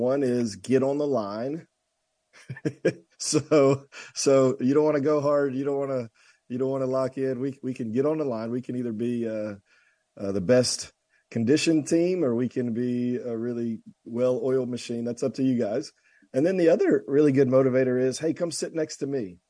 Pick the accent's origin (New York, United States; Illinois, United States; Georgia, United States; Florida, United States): Georgia, United States; Woodstock; Yeah, so I grew up in Woodstock, Georgia. Went to Etowah High School